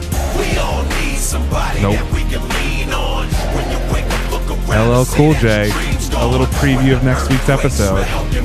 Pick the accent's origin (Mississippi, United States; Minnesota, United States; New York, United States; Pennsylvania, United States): Pennsylvania, United States; This is like where I grew up in Pennsylvania.